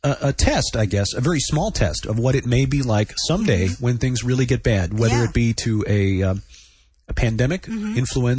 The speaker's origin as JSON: {"language": "English", "town": "Chicago", "region": "Illinois", "country": "United States", "tie": "born or raised there", "said": "Well, you know, growing up in Chicago, you learn a few things."}